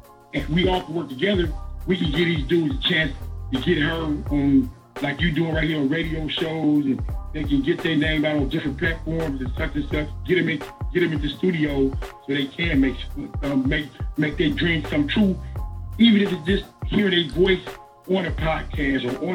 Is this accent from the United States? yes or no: yes; Compton, California, United States; I'm just little dude, man, born and raised in Compton, man.